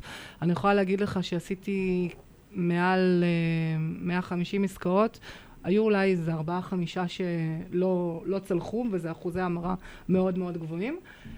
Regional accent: Herzliya, Tel Aviv District, Israel; also born or lived in Even Yehuda; now in Hadera, Israel; גדלתי בהרצליה, קצת אבן יהודה, התחתנתי, עברנו לגור באור עקיבא, היה כמה שנים שהייתי צריכה להתאקלם השינוי, ובנינו בית בחדרה, שכונת הפארק, שכונה צעירה.

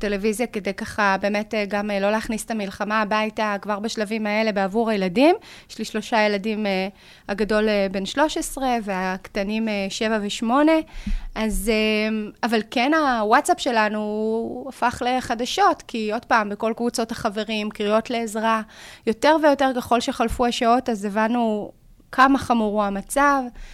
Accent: Sderot, Southern District, Israel; now in Bror Hayil, Israel; אני ילידת סדרות, נולדתי וגדלתי בסדרות, זאת עיר הולדתי וזה חלק מהפאזל של חיי וה-DNA, ואני חיה בקיבוץ ברוך חיל, שם אני מגדלת את ילדינו, יחד עם האיש היקר שלי, הוא בן המקום, וזה סמוך לסדרות, 5 דקות מסדרות.

